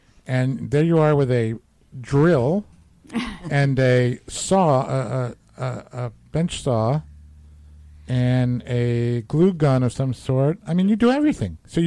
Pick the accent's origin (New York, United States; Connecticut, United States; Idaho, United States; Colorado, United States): New York, United States; Yonkers; Hey, I'm from Yonkers. There aren't too many Yonkers people here either.